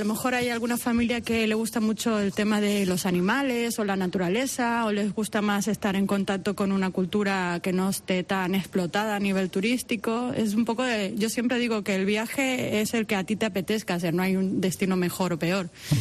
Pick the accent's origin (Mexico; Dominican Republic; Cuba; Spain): Spain; Canary Islands; soy canaria